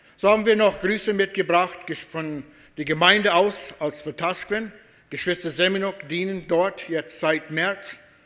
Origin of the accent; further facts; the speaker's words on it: Canada; German is a second language; Wir kommen aus Kanada. Wir haben Bilder gesehen, aber nie hier gewesen.